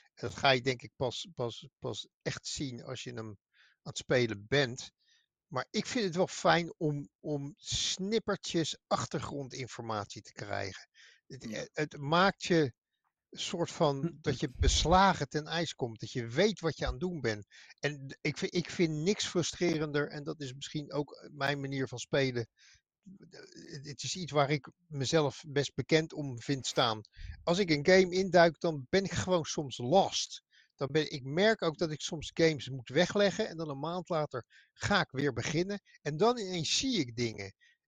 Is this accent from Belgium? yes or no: yes; Antwerp, Flanders, Belgium; born there; Mijn geboortestad. Stad der Steden.